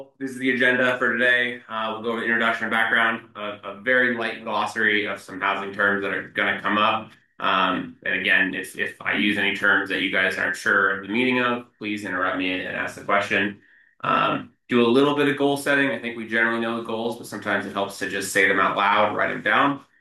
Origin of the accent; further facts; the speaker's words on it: Bozeman, Montana, United States; So I grew up in Bozeman instead.